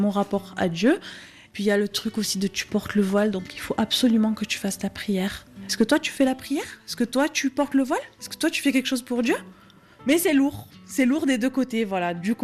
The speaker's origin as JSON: {"language": "French", "country": "France"}